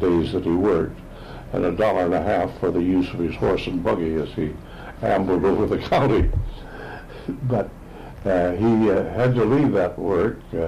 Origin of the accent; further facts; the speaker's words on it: Fallbrook, California, United States; born there; also born or lived in Escondido; I was born in Fallbrook. We lived that period of time in Escondido till 1904, the fall of 1904, when we moved to our city home up on Albatross and Ivy